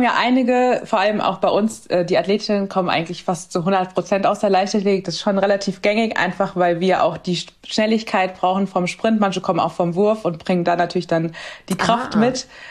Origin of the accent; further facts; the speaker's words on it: Hesse, Germany; Ansonsten komme ich aus Mittelhessen, bin ein absoluter Familienmensch